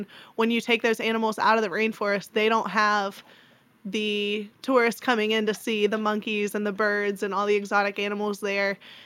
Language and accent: English; West Virginia, United States; now in Lexington, United States; I'm actually from West Virginia, and I'm a sophomore here at UK